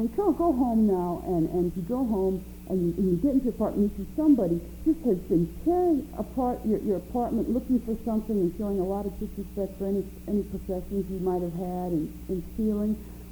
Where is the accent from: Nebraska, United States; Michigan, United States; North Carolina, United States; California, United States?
Nebraska, United States; Wilber; As a girl growing up in Wilbur, Nebraska, in high school, there were good girls and bad girls.